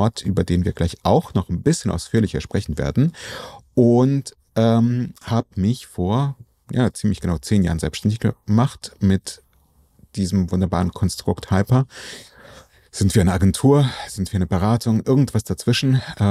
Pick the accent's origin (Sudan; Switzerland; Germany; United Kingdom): Germany; Berlin; Also als Einwohner Berlins, der ich hier tatsächlich aufgewachsen bin und diese Stadt als meine Heimat bezeichnet